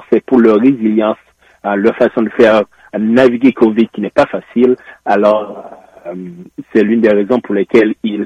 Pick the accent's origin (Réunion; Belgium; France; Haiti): Haiti; Certes, je suis haïtien